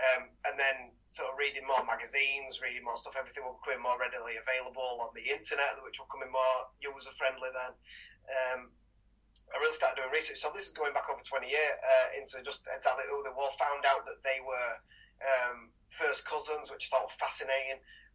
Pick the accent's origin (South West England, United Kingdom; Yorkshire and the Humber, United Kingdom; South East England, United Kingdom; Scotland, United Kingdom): Yorkshire and the Humber, United Kingdom; Huddersfield; He was from my hometown of Huddersfield